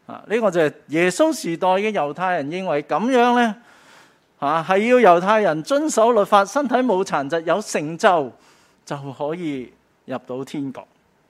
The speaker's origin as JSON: {"language": "Chinese", "country": "Hong Kong", "said": "我们作为香港人的话呢，我们应该就只要凭着一个张身份证，就基本上可以出入香港。"}